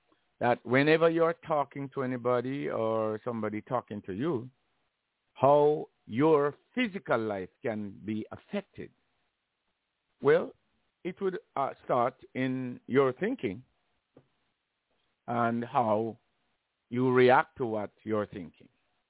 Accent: Jamaica; I'm over 70. In the world that I grew up in Jamaica, it was a time and a climate of course, it is a place where Christianity pervades the entire

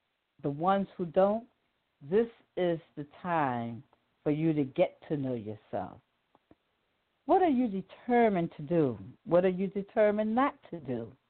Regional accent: New York City, New York, United States; I grew up in New York City, and a lot of times I would walk by Juilliard School coming from work.

